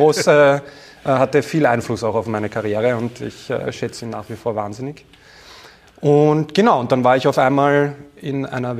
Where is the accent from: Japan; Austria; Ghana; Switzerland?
Austria; Vienna; Ich bin in Wien im zweiten Bezirk aufgewachsen